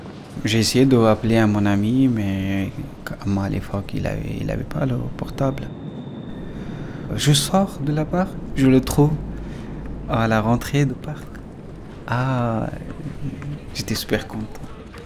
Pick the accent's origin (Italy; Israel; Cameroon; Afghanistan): Afghanistan; French is a second language; moved away as an adult; now in France; j'ai 32 ans, moi je viens d'Afghanistan, je suis arrivé en France en 2015.